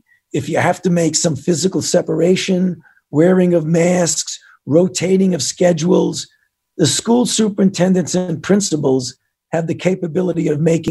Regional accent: New York, United States; Well, I'm a New Yorker myself, and I know what smoke is, too.

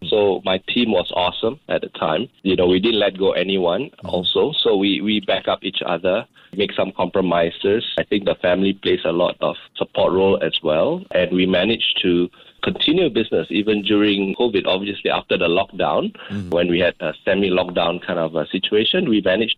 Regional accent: Indonesia; So growing up in Indonesia at that time

